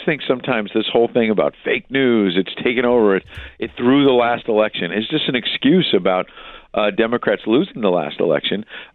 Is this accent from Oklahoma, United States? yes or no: no; Queens, New York, United States; Well, I got to be honest that I probably should have been a Mets fan, but I was growing up in the 70s when the Yankees were good.